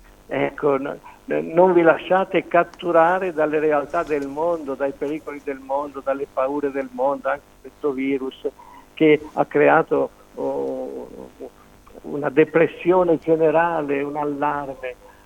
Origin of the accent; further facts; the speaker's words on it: Marciano, Umbria, Italy; Io sono nato a Marciano, vivevo a Marciano